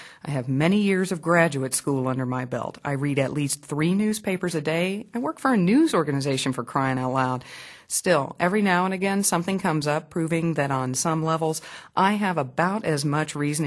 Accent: American South, United States; If you happen to be growing up in the American South at the time, people stood up when it was played, men took off their caps, everyone knew the words, and everyone sang along.

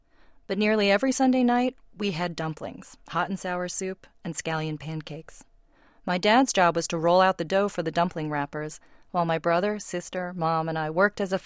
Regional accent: South Carolina, United States; I grew up in South Carolina in the 1970s and 80s, amid a sea of tow-headed children. There wasn't a whole lot of Chinese-ness around us, but the one big exception was our kitchen.

